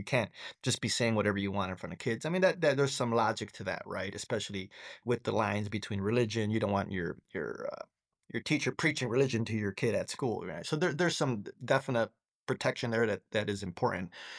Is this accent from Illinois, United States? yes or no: yes; Chicago, Illinois, United States; as a teacher, I'm blessed to have been born and raised in Chicago.